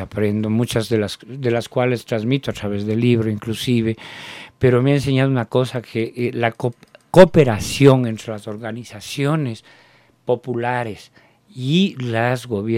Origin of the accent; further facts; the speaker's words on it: Cayambe, Pichincha, Ecuador; Yo creo que somos el granero de Quito.